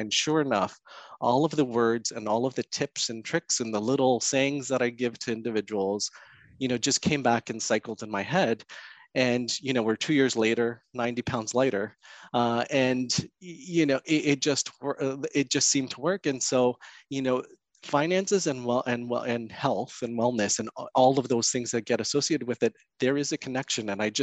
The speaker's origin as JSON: {"language": "English", "country": "Canada", "first_language": "Portuguese", "second_language": "English", "said": "So my parents emigrated from Portugal. I'm first generation Canadian. Okay. And so, you know, my first language at home was Portuguese. And so it wasn't until I started kindergarten that I started the English language."}